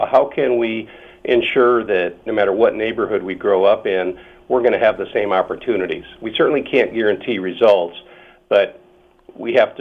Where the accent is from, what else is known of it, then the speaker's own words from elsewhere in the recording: Marysville, United States; Even though we lived out of state for years, I grew up in Marysville many years ago.